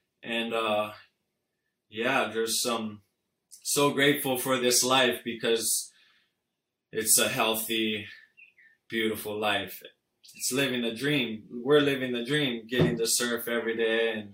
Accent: Hawaii, United States; So growing up in Hawaii definitely have certain advantages. But being raised around, like, Hawaiian communities, it's all about respect.

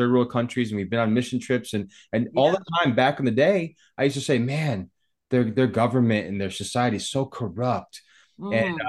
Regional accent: England, United Kingdom; hey, I'm here now. You speak my language. I'm English. Speak English to me.

